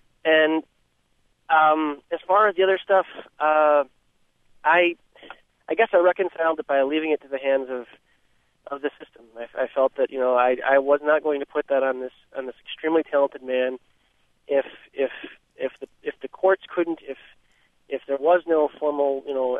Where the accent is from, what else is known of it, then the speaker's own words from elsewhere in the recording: New York, United States; now in Cleveland, United States; I grew up in Western New York, near Chautauqua Lake, and it's a very agricultural, rural area.